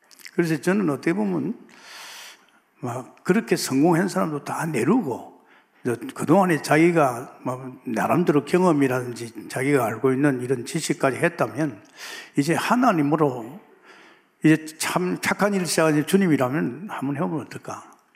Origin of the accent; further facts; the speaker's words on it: Gimhae, South Gyeongsang, South Korea; 제가 김해 고향 가가지고 또 어머니를 일시해서 그 동생들 다 영접시켰어요